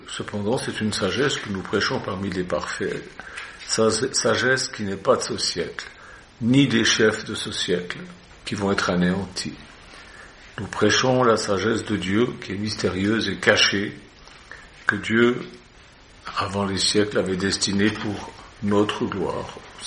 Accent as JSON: {"language": "French", "country": "Switzerland", "said": "moi aussi je suis chauvin, je suis suisse et je suis sauvage, j'ai ma culture."}